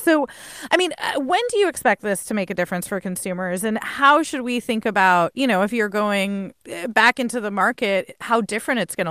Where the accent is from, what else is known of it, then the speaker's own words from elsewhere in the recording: California, United States; It's interesting because as a Californian, we think of Nevada as cheaper real estate